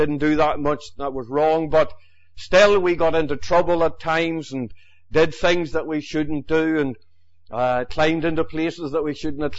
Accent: Enniskillen, Northern Ireland, United Kingdom; I was born in Enniskillen, County Fermanagh. You know by the accent that's where I come from. Now, I lived all my life in the town.

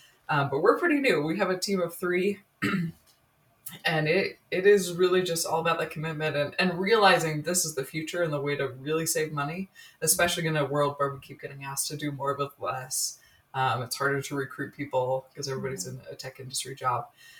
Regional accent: Utah, United States; I was born and raised in Utah County.

